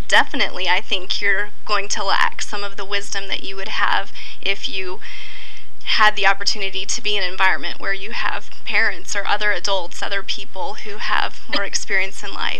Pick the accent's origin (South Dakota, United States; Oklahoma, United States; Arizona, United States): South Dakota, United States; born there; also born or lived in Germany; So we actually didn't move around nearly as much as most military families do. I was born in South Dakota and then lived in Germany and then here, and this is where my dad retired.